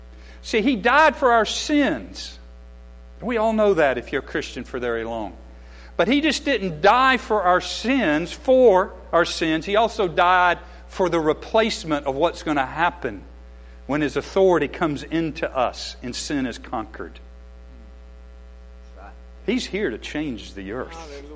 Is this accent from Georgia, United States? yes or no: yes; Atlanta, Georgia, United States; born there; Well, I was born in Atlanta. That was sort of Northwest Georgia.